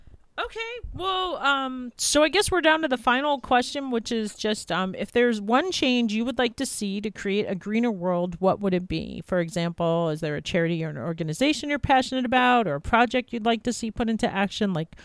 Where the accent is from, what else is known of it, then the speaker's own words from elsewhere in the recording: New York, United States; I always think about all those, you know, growing up outside of New York, when you go into New York City, there's flowers on almost every corner.